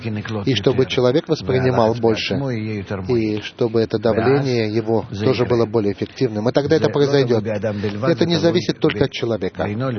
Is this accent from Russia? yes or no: no; Germany; я из Германии.